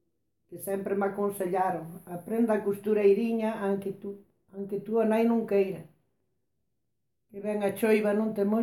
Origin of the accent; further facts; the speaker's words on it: Dorrón, Galicia, Spain; De Dorrón.